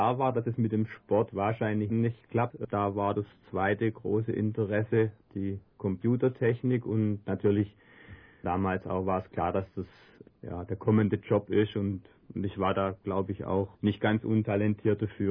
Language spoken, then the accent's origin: German; Neckarsulm, Baden-Württemberg, Germany; born there; Ich bin gebürtiger Neckarsulmer. Aber lebe jetzt schon seit 8 Jahren in der Region